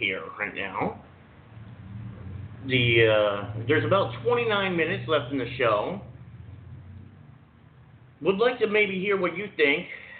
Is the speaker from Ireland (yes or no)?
yes; Ireland; But then again, like I always say, I could be biased because I'm Irish.